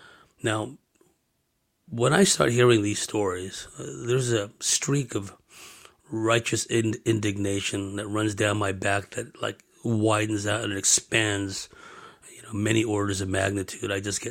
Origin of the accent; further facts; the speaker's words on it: San Jose, California, United States; since I'm from San Jose, I flew up from San Diego and went up to San Jose for the weekend